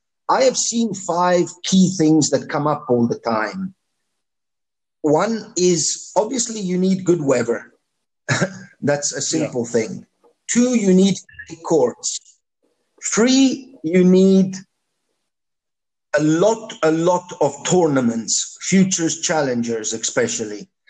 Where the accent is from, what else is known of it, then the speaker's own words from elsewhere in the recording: Italy; now in South Africa; I come from Italy, and I heard only bad things growing up, and I've been living in South Africa